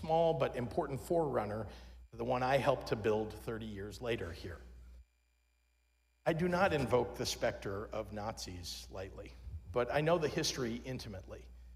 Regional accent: United States; As an American and as a Jew, I find it difficult to resolve my feelings around that Supreme Court case.

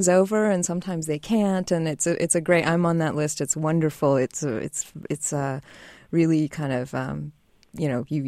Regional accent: United States; growing up, spending a lot of time in France and, you know, people not necessarily knowing that I'm American

